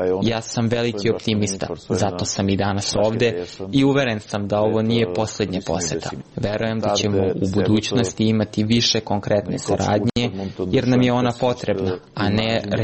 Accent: Albania; Kao što i kod nas u Albaniji, što se tiče manjina, taj proces ide paralelno sa procesom pristupanja.

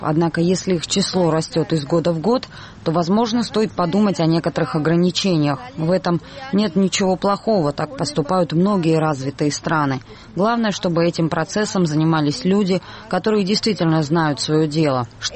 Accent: Georgia; практически мы, грузины, скоро станем гостями в своей же стране

